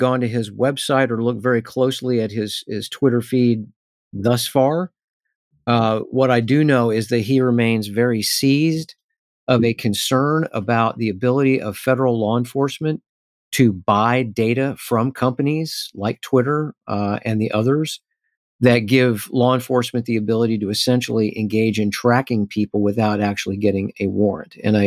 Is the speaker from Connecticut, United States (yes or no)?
no; Missouri, United States; and now Cori Bush from my home state of Missouri